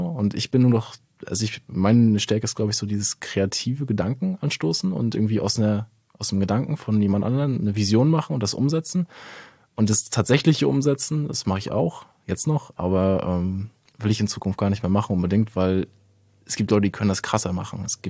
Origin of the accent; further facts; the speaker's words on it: Rostock, Mecklenburg-Vorpommern, Germany; Ich mag Rostock, ich bin in Rostock groß geworden, ich liebe das alles.